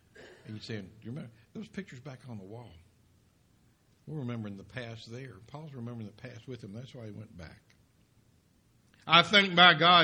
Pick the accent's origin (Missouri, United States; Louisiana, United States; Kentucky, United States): Kentucky, United States; We're barefooted. We're from Kentucky.